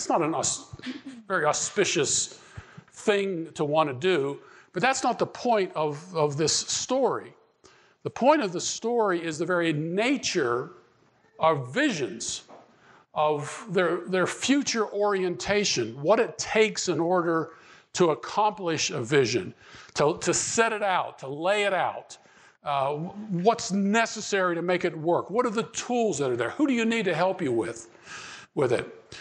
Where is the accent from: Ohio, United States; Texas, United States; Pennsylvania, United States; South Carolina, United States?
Pennsylvania, United States; Pittsburgh; When I was raised Roman Catholic in the Pittsburgh, Pennsylvania area. My grandparents are originally from Italy.